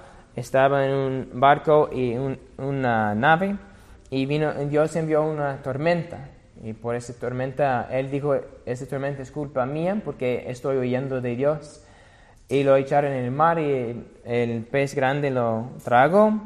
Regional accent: United States; Por ejemplo, yo vengo de Estados Unidos y hay mucho énfasis en la libertad e independencia.

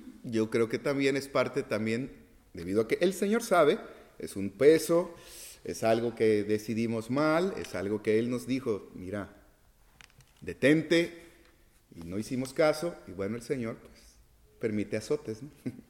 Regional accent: Cárdenas, Tabasco, Mexico; me acuerdo la plaza de medio allá en mi pueblo, en Cárdenas, Tabasco, el parque

